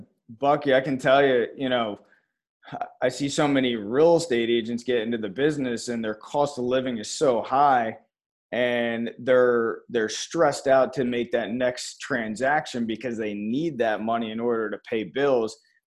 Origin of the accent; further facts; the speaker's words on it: New Jersey, United States; moved away as an adult; now in Florida, United States; Originally New Jersey, and then moved to Florida when I graduated high school. I had to get out of the cold weather.